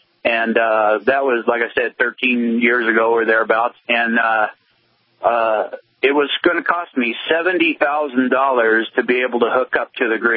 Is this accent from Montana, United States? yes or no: yes; Montana, United States; Well, I guess I grew up pretty much in Montana, and my dad could see.